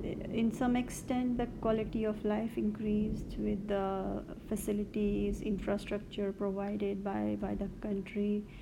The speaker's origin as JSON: {"language": "English", "country": "India", "tie": "born or raised there", "said": "which we grew up back there in India, where we were totally focused on these academics, maths and science."}